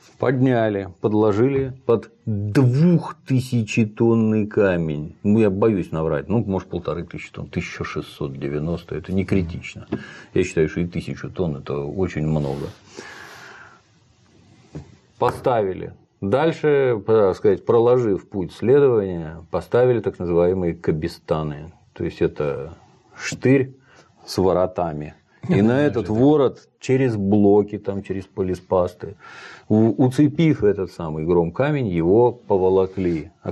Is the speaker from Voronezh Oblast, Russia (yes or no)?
no; Saint Petersburg, Russia; Возник у меня интерес к медному всаднику. Это все-таки у нас самая знаковая, так сказать, скульптура в родном городе.